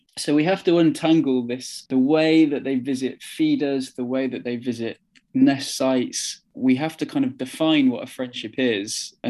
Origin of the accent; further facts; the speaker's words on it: West Midlands, United Kingdom; also born or lived in Manchester; now in South of England; I was born in Manchester and we moved to the Midlands and now I'm in the South.